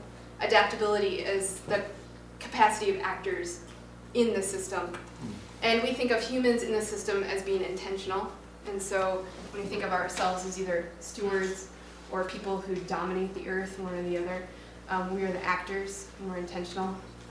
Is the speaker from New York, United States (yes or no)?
no; Toledo, Ohio, United States; Okay, I grew up in Toledo, and I just flew home for a wedding, and the roads in Detroit are horrible.